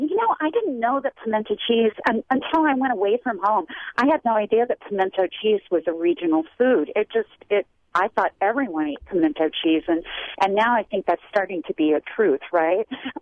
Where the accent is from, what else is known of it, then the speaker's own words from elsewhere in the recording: Kentucky, United States; we live in the mountains of North Carolina now. We're originally from Kentucky